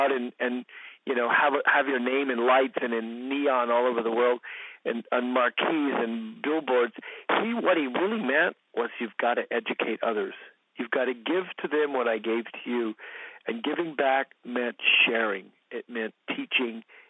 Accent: Texas, United States; for the only reason that I was from Texas, I'm sure.

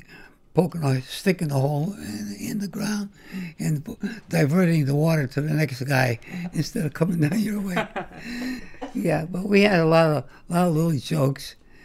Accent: Waterbury, Connecticut, United States; born there; That's right. I was born in Waterbury.

